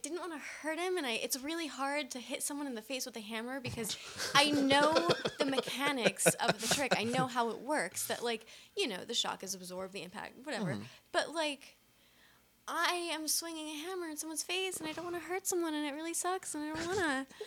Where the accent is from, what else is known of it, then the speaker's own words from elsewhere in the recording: Denton, Texas, United States; So we were doing a show in my hometown, Denton, Texas